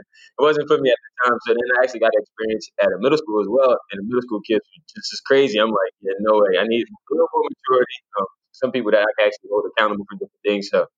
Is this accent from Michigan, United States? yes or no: no; Camden, New Jersey, United States; born and raised in Camden, New Jersey.